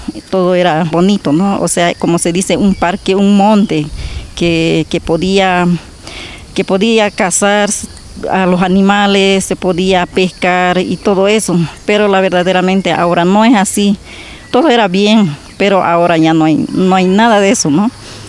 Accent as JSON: {"language": "Spanish", "country": "Bolivia", "said": "Yo soy del Tipni, del Parque Isidoro Sécure, de la comunidad Santísima Trinidad."}